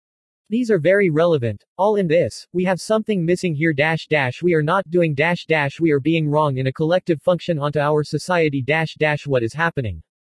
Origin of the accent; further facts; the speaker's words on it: San Bernardino, California, United States; You would not understand or see the level of urban blight that is showing in my hometown since I was a kid.